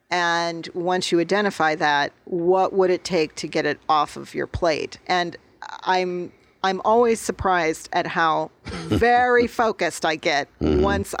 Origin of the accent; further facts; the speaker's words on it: Tucson, Arizona, United States; Well, and I think growing up in Tucson, I mean, I've lived here since I was six.